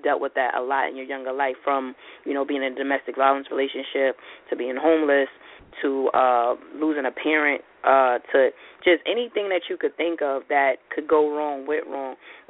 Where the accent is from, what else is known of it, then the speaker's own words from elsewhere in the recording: Brooklyn, New York, United States; I'm a Brooklyn girl, too, so I definitely know, you know, that Brooklyn pride.